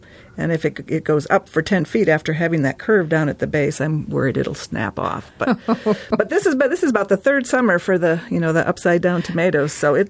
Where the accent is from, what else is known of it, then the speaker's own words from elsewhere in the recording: Midwest, United States; I'm from the Midwest myself